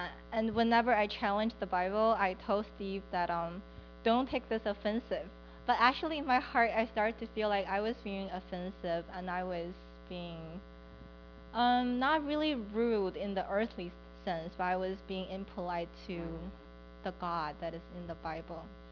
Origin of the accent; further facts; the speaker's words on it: Beijing, China; English is a second language; I'm from China. I was born and raised in Beijing.